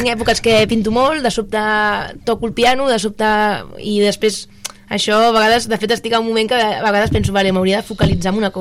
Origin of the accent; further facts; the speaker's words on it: Sant Quirze, Catalonia, Spain; perquè jo soc de Sant Quirze